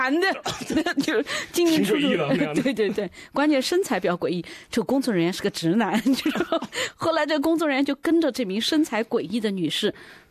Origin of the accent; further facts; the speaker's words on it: Mianyang, Sichuan, China; 而且真的是地地道道我家乡的消息。